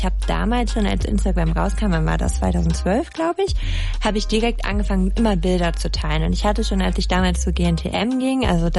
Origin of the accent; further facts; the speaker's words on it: Lower Saxony, Germany; ich komme ja aus Ostfriesland